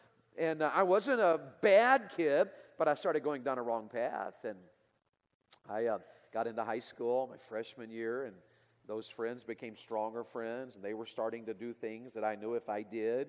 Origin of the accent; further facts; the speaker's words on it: Tennessee, United States; but where I grew up in Tennessee, if it's going to snow, people go to the store and buy everything.